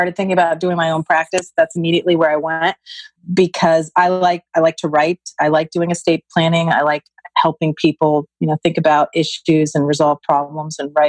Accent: Tampa, Florida, United States; So I grew up in Tampa.

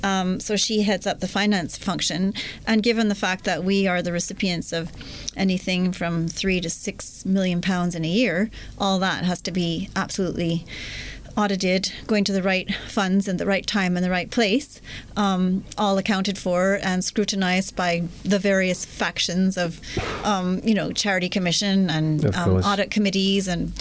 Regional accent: Montreal, Quebec, Canada; I'm from Montreal in Canada. That's where I grew up.

